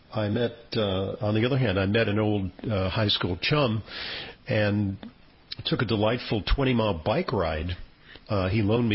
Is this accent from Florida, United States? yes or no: no; Santa Monica, California, United States; now in New York, United States; it's a long trip because I reside in New York, but I decided to hop a plane for Los Angeles to join some of my classmates, high school class of 1969, Santa Monica High School